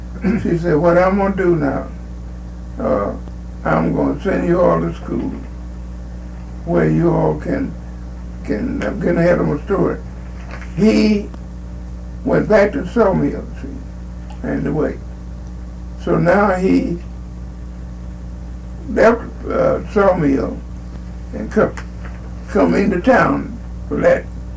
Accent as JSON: {"language": "English", "town": "Tampa", "region": "Florida", "country": "United States", "said": "And I was from Tampa."}